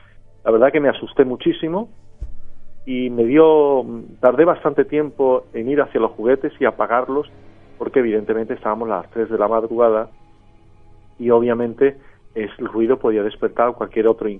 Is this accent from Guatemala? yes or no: no; Denmark; accent: Jutland; Spanish is a second language; Yo le contesté mi acento de Yutlandia, que para los iniciados es un poco catetillo